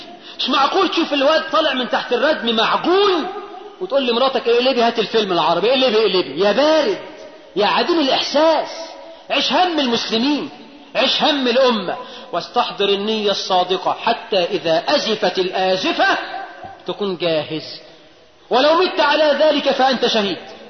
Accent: Egypt

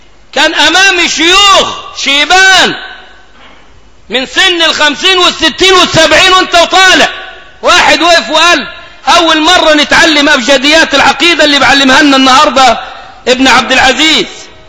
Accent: Egypt; ده مفتاح كلامنا كمصريين

